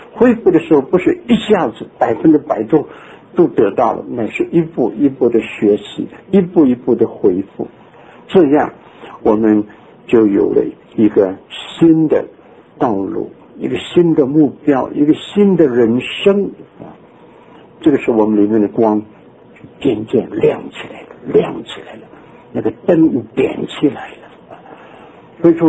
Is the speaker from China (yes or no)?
yes; China; 肉体在我们中国人的作品里头，我们的用的词句里头常常提到灵肉之争